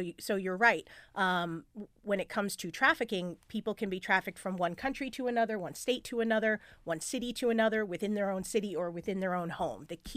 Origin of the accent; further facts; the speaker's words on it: New York, United States; These laws originated in my home state of New York in 2008.